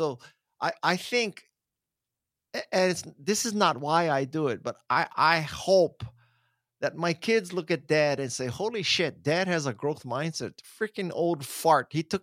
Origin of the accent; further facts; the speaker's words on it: Hawaii, United States; you were born and raised in Hawaii. You lived in Hawaii the first 20 years of your life.